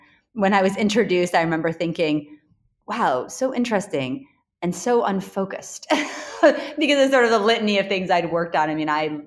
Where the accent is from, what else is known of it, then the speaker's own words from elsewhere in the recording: England, United Kingdom; accent: British; now in United States; and also came speaking the language because I immigrated from England. But I think there was a sense when I moved here of being different and not necessarily always being accepted. Moving into a small town in the Midwest with a very strong at that time British accent.